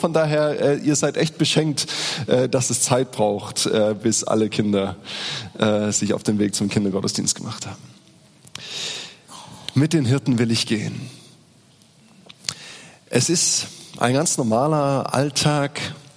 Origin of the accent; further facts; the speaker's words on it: Wuppertal, North Rhine-Westphalia, Germany; Ich komme aus Wuppertal, hat Margarete schon gesagt.